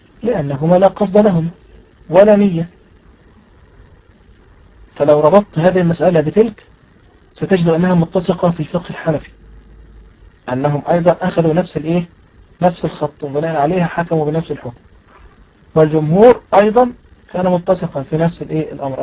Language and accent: Arabic; Egypt; نحن عندنا في مصر عندما يتزوج الرجل فإنه بطريقة آلية يكتب على نفسه ما يسمى بمؤخر الصداق.